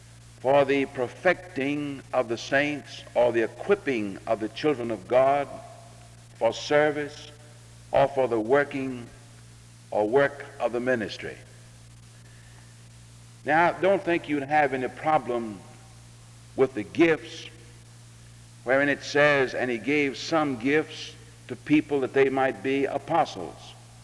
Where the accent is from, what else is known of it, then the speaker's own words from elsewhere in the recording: Memphis, Tennessee, United States; She is from Birmingham and I am from Memphis.